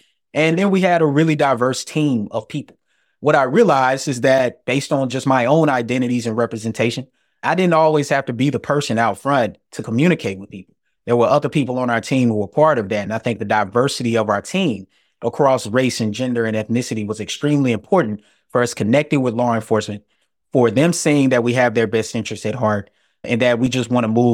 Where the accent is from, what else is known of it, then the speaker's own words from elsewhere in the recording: the South, United States; Well, one thing I know, being a Southerner, is that on the East Coast, you might could cuss at a police officer and they don't think twice about it.